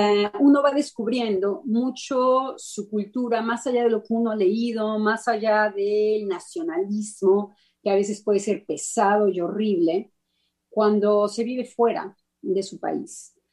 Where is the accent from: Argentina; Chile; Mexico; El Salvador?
Mexico; now in France; Es algo que en mi infancia fue muy importante en México. Yo en cuanto había 2-3 gotitas me salía corriendo. Y aquí en Francia existe una lluvia fría muy horrible de invierno